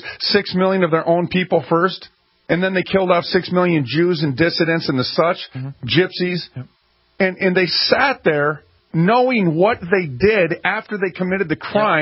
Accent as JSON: {"language": "English", "town": "Minneapolis", "region": "Minnesota", "country": "United States", "said": "Hey, listen, in North Minneapolis, I'm from North Minneapolis, friends"}